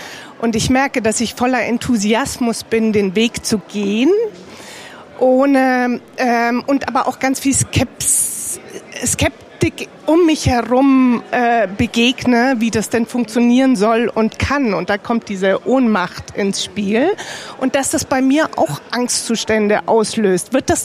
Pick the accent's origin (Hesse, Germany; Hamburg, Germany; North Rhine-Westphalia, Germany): Hamburg, Germany; ich bin auch aus Hamburg